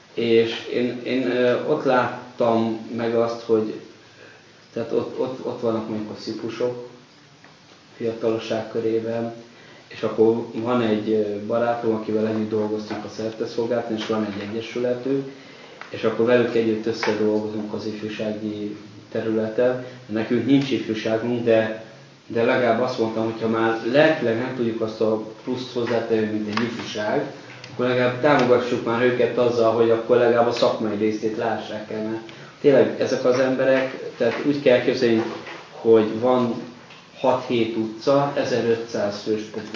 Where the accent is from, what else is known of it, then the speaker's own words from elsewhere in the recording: Oradea, Bihor, Romania; Én Nagyváradon nőttem föl.